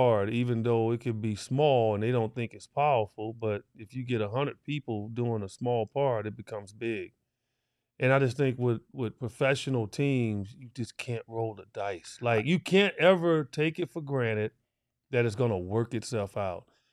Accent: Chicago, Illinois, United States; I'm from Chi-Town, you know.

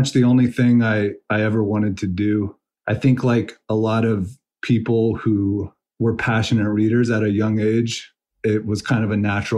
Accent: California, United States; also born or lived in St. Louis, Missouri / Idaho; Well, I was born in St. Louis, Missouri, and I moved to California at a pretty young age. Mostly grew up there. And I finished high school in Idaho.

